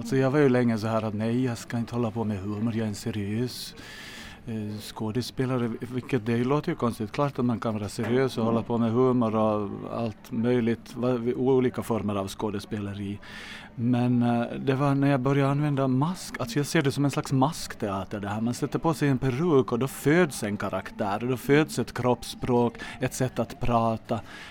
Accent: Jakobstad, Ostrobothnia, Finland; born there; Hur pinsamt det är nu för mig när jag bor där. Men alltså, jag är ju född i Jakobstad.

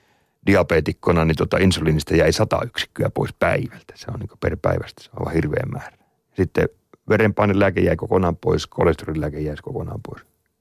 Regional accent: Heinola, Päijät-Häme, Finland; Menin Heinolaan, siis kotikaupunkini postiin menin.

